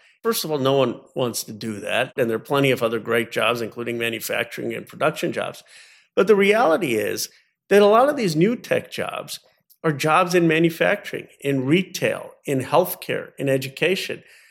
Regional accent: Philadelphia, Pennsylvania, United States; born there; So I was born in Philadelphia in 1976. My parents are immigrants from India.

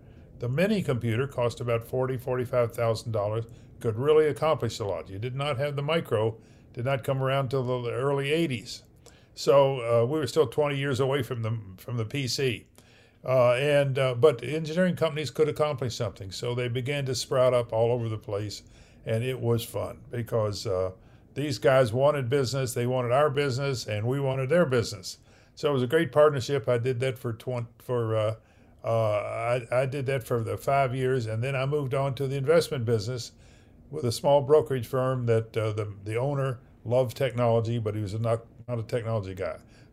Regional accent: Louisville, Kentucky, United States; So I grew up in Kentucky, Louisville, and went to engineering school there.

